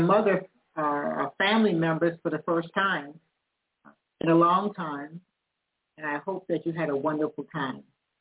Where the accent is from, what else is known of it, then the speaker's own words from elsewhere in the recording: South Carolina, United States; And I didn't go anywhere to my hometown, which is South Carolina, for many reasons.